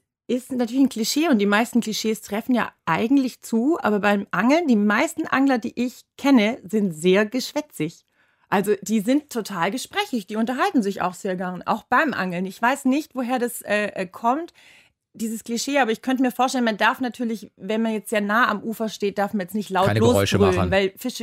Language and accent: German; Bad Waldsee, Baden-Württemberg, Germany; Ich komme aus Bad Waldsee, genau. Ich bin geboren in Ravensburg. Das liegt ein paar Kilometer entfernt, weil es in Bad Waldsee keine Geburtsklinik gab.